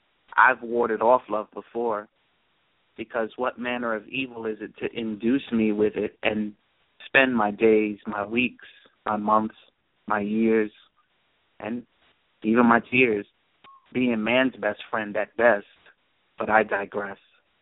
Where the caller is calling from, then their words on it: Brooklyn, New York, United States; Yes, this is … calling from Brooklyn, New York.